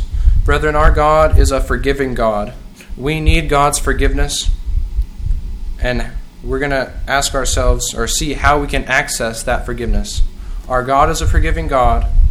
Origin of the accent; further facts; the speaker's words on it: Hico, Texas, United States; I'm from Hyco, Texas.